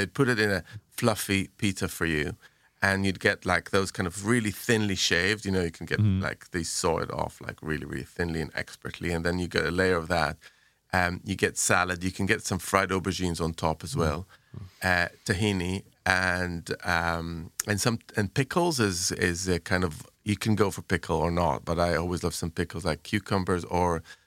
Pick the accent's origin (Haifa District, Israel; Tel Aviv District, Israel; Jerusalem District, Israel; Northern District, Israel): Jerusalem District, Israel; Jerusalem; So when I was growing up in Jerusalem, we used to go to, there was a bunch of places.